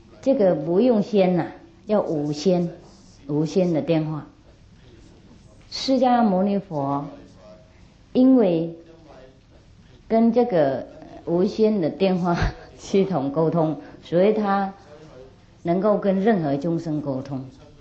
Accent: China; 那我们中国人5000年的文化不晓得混到哪里去了。

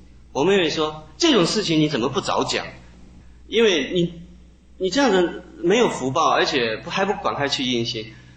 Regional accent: Costa Rica; 我来自中美洲的哥斯达黎加

